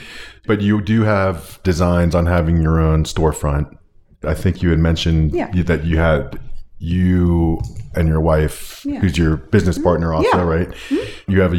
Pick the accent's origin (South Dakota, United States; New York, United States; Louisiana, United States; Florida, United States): Florida, United States; Miami; I grew up in Miami and I remember there was a pizza place